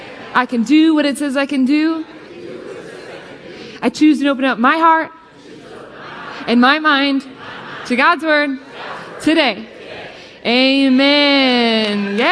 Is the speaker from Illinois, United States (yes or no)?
yes; Rockford, Illinois, United States; I lead worship here, and I grew up right here in Rockford.